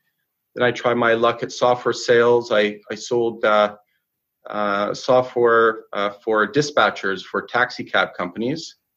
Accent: Vancouver, British Columbia, Canada; I was born and raised in Vancouver.

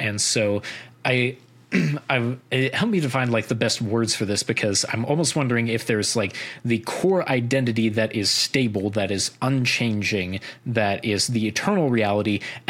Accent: Missouri, United States; now in Virginia, United States; You know, I'm originally from Missouri.

